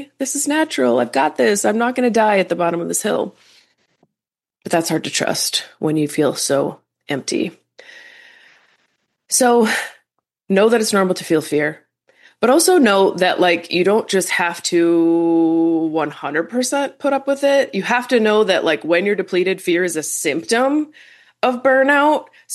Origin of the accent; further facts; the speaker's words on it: Minnesota, United States; I do not like winter. I grew up in Minnesota. I moved away to sunny places for a lot of years, and now I'm back because I love my family and I want to spend time with them.